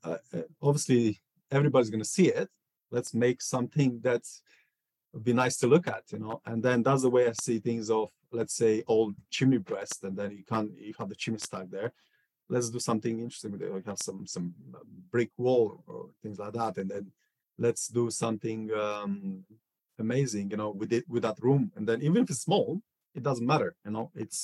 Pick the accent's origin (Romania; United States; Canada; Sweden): Romania; now in United Kingdom; Yeah, I first came in the UK in 2014. I'm originally from Romania.